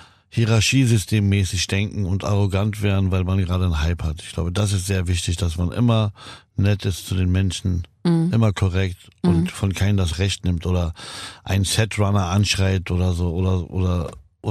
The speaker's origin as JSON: {"language": "German", "country": "Lebanon", "said": "Das indirekt die Wurzeln, wo ich herkomme und wo das alles begann, im Libanon ist sozusagen."}